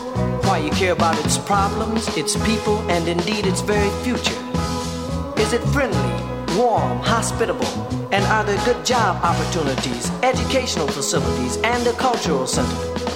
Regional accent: Detroit, Michigan, United States; you'll all agree to a resounding yes when you're talking about Detroit. my hometown.

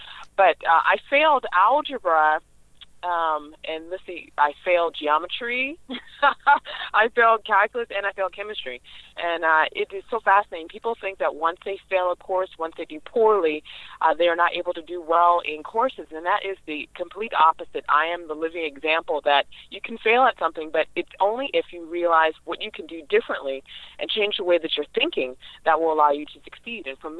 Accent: Los Angeles, California, United States; I grew up in a very dysfunctional world. I grew up in South Central Los Angeles. There was gang chaos, violence.

